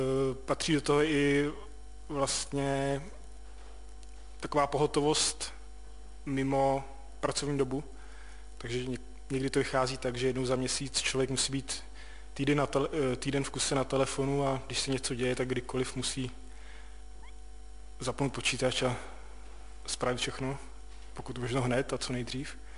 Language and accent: Czech; Plzeň, Plzeň Region, Czechia; Protože já jsem přece jenom z Plzně.